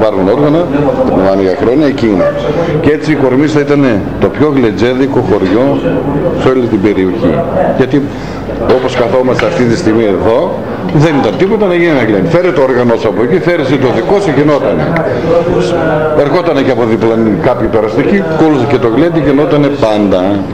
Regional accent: Kormista, Central Macedonia, Greece; Κατάγομαι από την Κορμίστα.

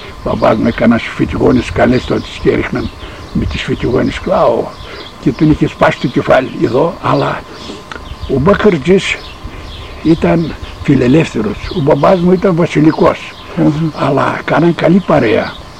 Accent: Serres, Central Macedonia, Greece; Σέρας, ναι. Η μάνα μου η συγχωρημένη ήταν από την Ευαγγελίστρια. Ο μπαμπάς μου ήταν από τον Αγίου Παντελέμωνα.

